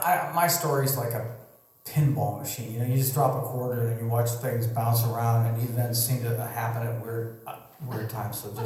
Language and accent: English; Camarillo, California, United States; And I'm from Camarillo, which is $3.7 million south of Ojai.